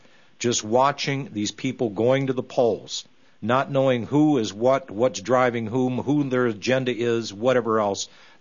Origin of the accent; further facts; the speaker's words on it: Greensburg, Pennsylvania, United States; born there; I was born 35 miles east of Pittsburgh. That's where Ron Paul was born in Pittsburgh, and I was born in Greensburg, actually South Greensburg, Pennsylvania.